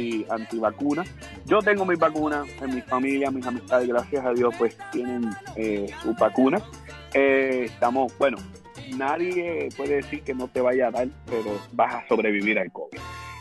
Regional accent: Puerto Rico; Puerto Rico en Navidades o no en Navidades. Si tú vas para vacaciones, hay muchas cosas para hacer en mi país.

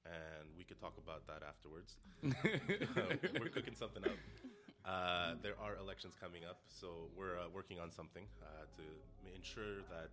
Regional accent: Montreal, Quebec, Canada; I'm from St. Henry.

